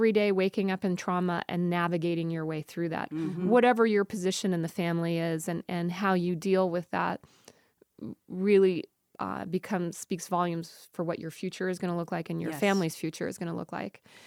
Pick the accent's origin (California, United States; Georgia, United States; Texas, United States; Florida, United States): California, United States; Encino; But I grew up in Encino, one of seven children, middle child, first girl.